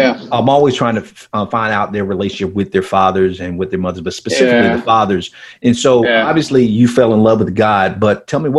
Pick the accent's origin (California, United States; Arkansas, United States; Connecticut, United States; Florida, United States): Florida, United States; Miami; I grew up in Miami, Florida.